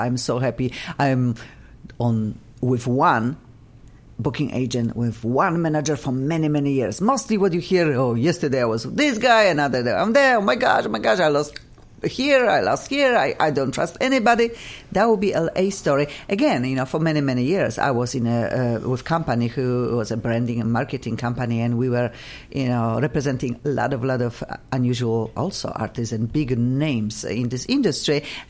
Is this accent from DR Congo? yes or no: no; Poland; English is a second language; I'm visiting my country. I'm from Poland originally